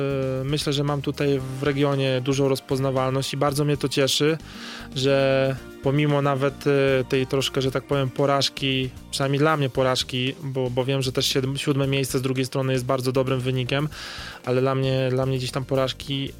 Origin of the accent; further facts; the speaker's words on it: Podlaskie Voivodeship, Poland; Znaczy ja przede wszystkim jestem dumny zawsze z tego, skąd pochodzę.